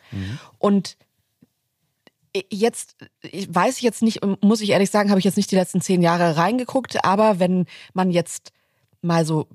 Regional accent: Southern Germany, Germany; nach Süddeutschland, wo ich aufgewachsen bin

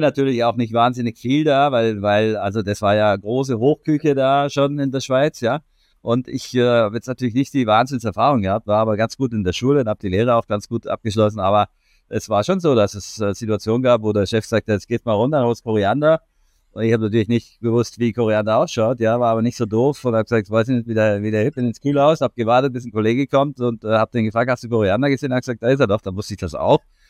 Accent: Baden-Württemberg, Germany; erstens komme ich aus dem Schwarzwald, also das Markgräflerland, bin ja wirklich auch da unten geboren und bin also wirklich ein Badener, wie hier im Buche steht. Und dort bin ich aufgewachsen in einem kleinen Ort mit 300 Einwohnern

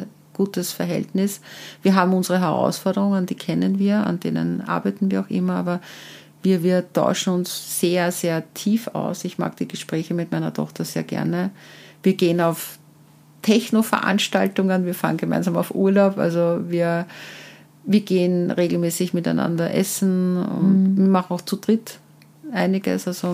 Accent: Vienna, Austria; Ich komme aus dem 10. Bezirk.

